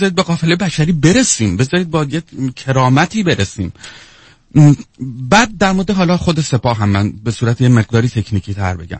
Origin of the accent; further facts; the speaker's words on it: Tehran, Tehran Province, Iran; من تش با ته دسته داره، یعنی از خانواده های قدیمی تهران هستم، در هیچ طرف هم هیچ نسبتی نه با کردی نه تو با ترکی، هیچ کسی ندارم.